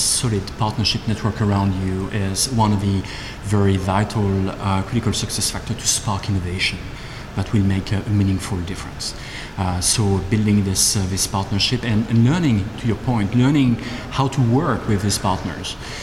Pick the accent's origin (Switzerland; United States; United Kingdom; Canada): Switzerland; English is a second language; as you can guess from my accent, I'm not American. I'm actually Swiss